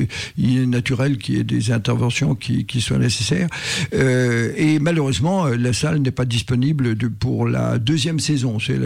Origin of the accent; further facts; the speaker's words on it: Auvergne-Rhône-Alpes, France; moved away as an adult; now in Lyon, France; Moi, je suis issu de Haute-Savoie, je suis arrivé à Lyon pour mes études en 58.